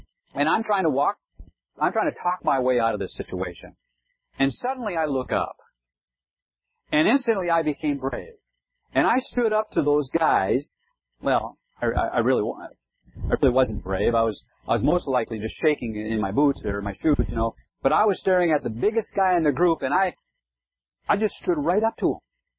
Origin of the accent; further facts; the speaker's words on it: Cohasset, Minnesota, United States; I grew up in Cohasset, Minnesota, about 5 miles away, and we moved to the middle school in the seventh grade.